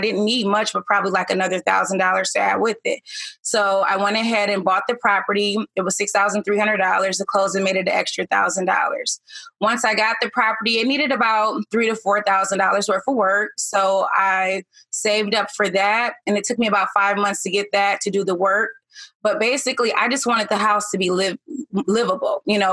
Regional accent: Detroit, Michigan, United States; You know, I grew up in Detroit, and honestly, I grew up in a really bad neighborhood

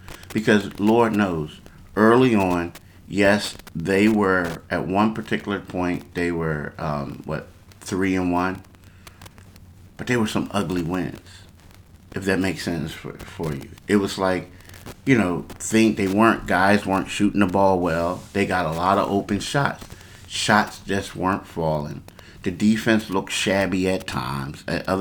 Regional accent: Philadelphia, Pennsylvania, United States; I grew up in Philly, in the city. This is the Philly area, South Jersey, Delaware, southeastern Pennsylvania.

